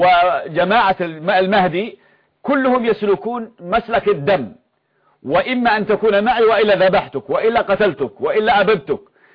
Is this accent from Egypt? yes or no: no; Yemen; إنك لو سألت العجوز عندنا في اليمن أو الطفل الصغير